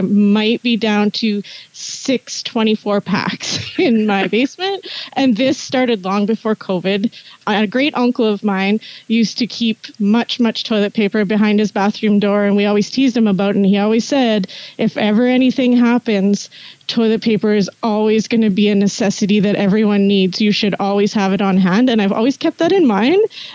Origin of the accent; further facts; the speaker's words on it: Thompson, Manitoba, Canada; also born or lived in Snow Lake / Flin Flon / Winnipeg; And although I have been a northern girl most of my life, I mean, I grew up in Thompson and lived in Snow Lake and Flin Flon. I briefly lived in Winnipeg while I went to university.